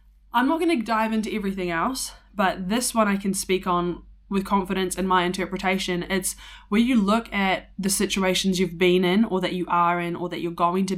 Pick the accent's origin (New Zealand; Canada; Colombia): New Zealand; now in United States; tall poppy syndrome was this idea that I had seen as a Kiwi, hadn't really seen it, or I'd seen it expressed differently in the States.